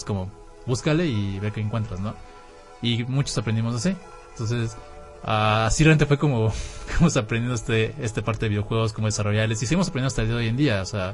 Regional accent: Tabasco, Mexico; acá soy de Tabasco.

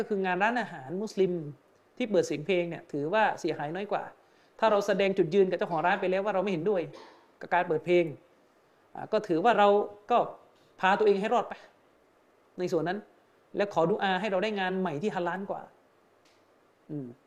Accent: Yala, Thailand; บ้านผมอยู่ยะลาบ้านผมอยู่ยะลาแต่ผมต้องไปอยู่หอพักที่ปัตตานีเพราะผมเรียนที่มอปัตตานี

